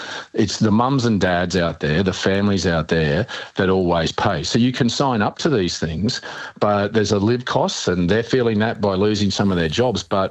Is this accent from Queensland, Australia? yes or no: yes; Queensland, Australia; Queensland, my home state, is going to sweat out their coal-fired power assets longer